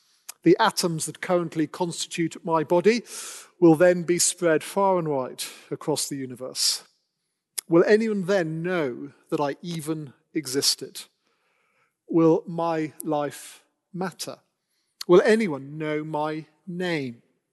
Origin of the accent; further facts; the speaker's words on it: Wales, United Kingdom; I don't know if they have the great privilege of being Welsh, as I am.